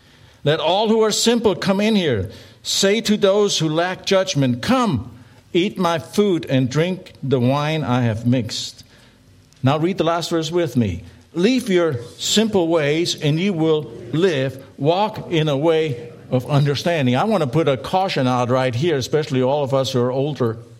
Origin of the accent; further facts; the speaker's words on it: Germany; Most of you know that I was born and raised in Germany.